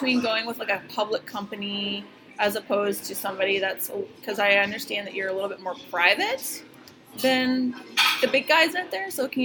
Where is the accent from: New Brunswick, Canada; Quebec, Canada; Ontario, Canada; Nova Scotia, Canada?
New Brunswick, Canada; Fredericton; And it turns out that he knew people from my hometown in Fredericton, New Brunswick.